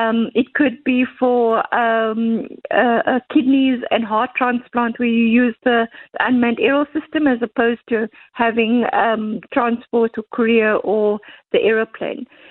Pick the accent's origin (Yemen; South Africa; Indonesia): South Africa; Cape Town, Western Cape; I come from the Cape Flats. I was born and bred there.